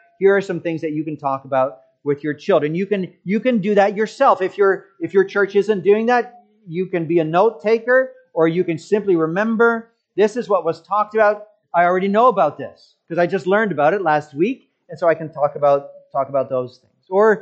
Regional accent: Massachusetts, United States; When I was a young child growing up in Massachusetts, I still remember this child's name

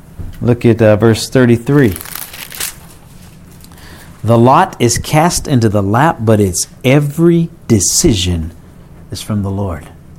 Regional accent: Alabama, United States; Believe me, I grew up in Alabama. It was a lot more pleasant in many ways in my growing up.

